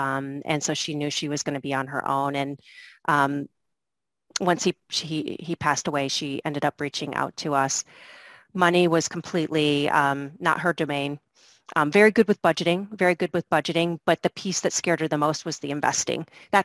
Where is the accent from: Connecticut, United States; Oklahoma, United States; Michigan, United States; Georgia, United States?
Michigan, United States; also born or lived in Vermont; now in New York City, United States; I moved there from the Midwest. I grew up in Michigan, went to college in Vermont, and then moved to New York City.